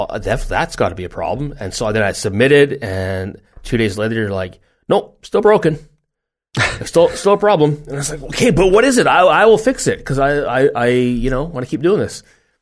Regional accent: Canada; Amazon America still works as far as I know, but Amazon Canada, and we're Canadian.

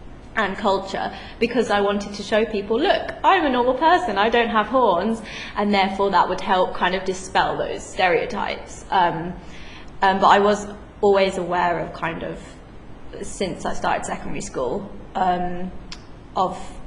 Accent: Birmingham, West Midlands, United Kingdom; So I grew up in Birmingham. So it was a very, very small Jewish community, and is getting smaller as we speak.

